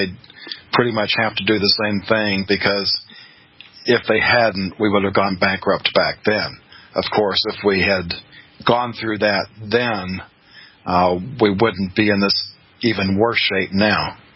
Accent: Beaumont, Texas, United States; I remember growing up in Beaumont, Texas, which at the time was the 10th largest city in Texas and one of the top 100 in the nation.

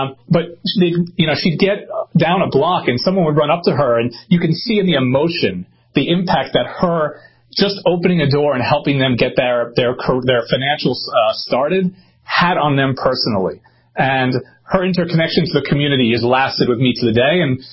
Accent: Brooklyn, New York, United States; I grew up in Brooklyn, New York with my grandmother, grandfather, my great-grandmother. We all lived in a house together. And, you know, for them, they came in as immigrants to the country with nothing on their backs.

